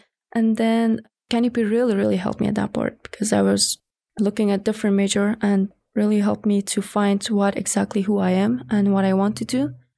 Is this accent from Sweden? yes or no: no; Afghanistan; English is a second language; moved away as an adult; now in United States; I'm a refugee from Afghanistan. I moved to United States in September 2021, and it's been 3 years and 7 months.